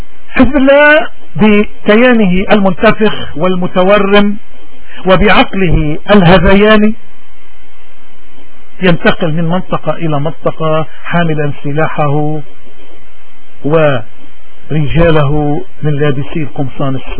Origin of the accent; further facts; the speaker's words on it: Lebanon; ولأننا كلبنانيين نعتبر أن إذلال أي لبناني والتعدي على أي لبناني واختراق أمن أي منطقة هو اختراق وتعدي على كل اللبنانيين